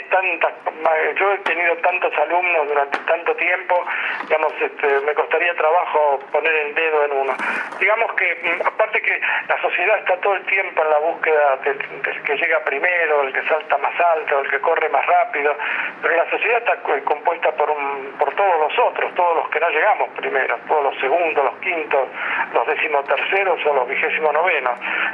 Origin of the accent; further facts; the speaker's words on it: Argentina; ese es mi compromiso con la educación en la Argentina, en mi país, ¿no?